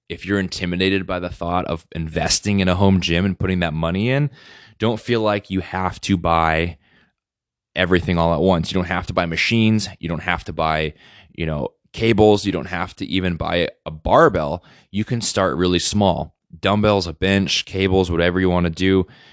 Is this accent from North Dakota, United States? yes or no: yes; North Dakota, United States; And then when I moved to North Dakota back to my home state in 2020